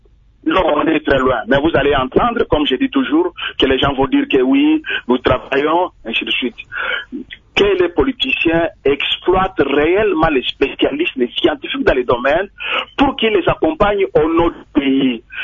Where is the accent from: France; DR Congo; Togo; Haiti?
DR Congo; chez nous, en RDC